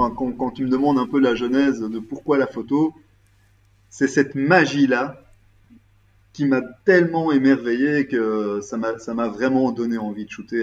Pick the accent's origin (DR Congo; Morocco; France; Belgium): Belgium; Brussels; Donc, je suis bruxellois d'origine, j'ai vécu 25 ans à Bruxelles. Maintenant, j'ai déménagé, je vis à la campagne, j'ai complètement changé de vie.